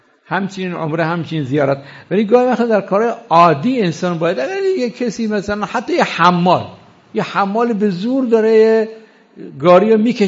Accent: Iran; من از ایران اومدم.

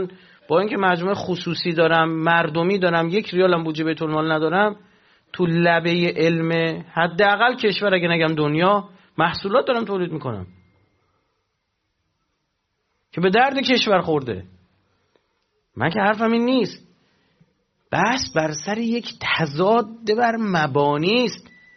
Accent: Iran; فرهنگ اصیل ما ایرانی هم این کار

